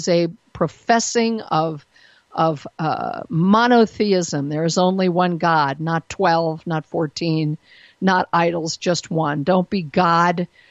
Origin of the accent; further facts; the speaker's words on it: Denver, Colorado, United States; When I came back to my hometown of Denver, Colorado, more than 20 years ago, after having lived in New York and LA and other places